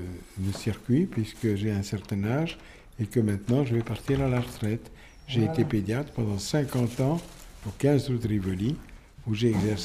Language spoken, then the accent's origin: French; Tunis, Tunis Governorate, Tunisia; moved away as an adult; now in France; Je suis né en Tunisie, à Tunis, en 1931. J'ai fait mes études de lycée en Tunisie, au lycée Carnot à Tunis. Et puis, je suis venu à Paris faire mes études à la faculté de médecine